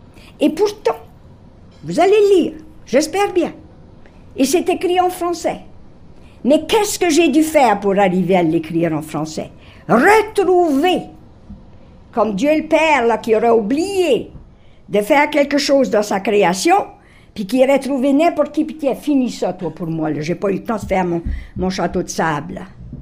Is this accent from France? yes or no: no; Bouctouche, New Brunswick, Canada; J'ai dit, nous, on fait du vin de pissenlit hein, à Bouctouche. Et j'ai la chance d'être de Bouctouche, monsieur de Bordeaux.